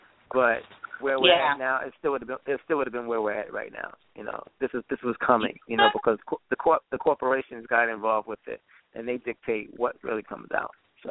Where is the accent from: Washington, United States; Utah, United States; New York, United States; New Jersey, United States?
New York, United States; Brooklyn; also born or lived in Queens; You have Queens, where I later moved to, because you know I'm not just Brooklyn. I was born in Brooklyn, the beginning part of my life. Then I was in Queens.